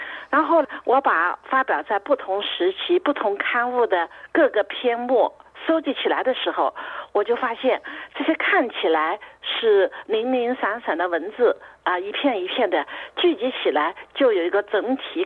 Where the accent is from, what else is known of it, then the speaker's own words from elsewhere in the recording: China; 都是民族主义，但是我们中国人